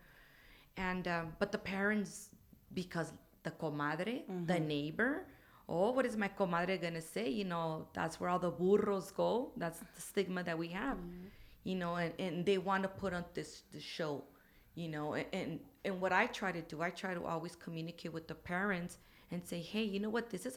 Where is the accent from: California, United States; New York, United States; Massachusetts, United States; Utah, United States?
California, United States; Yeah, I was raised in the Coachella